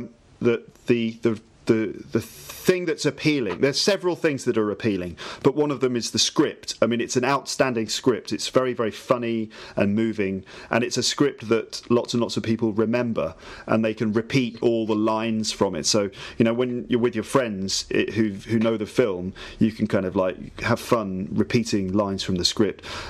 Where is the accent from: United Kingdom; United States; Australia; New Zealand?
United Kingdom; Midlands; We grew up in the Midlands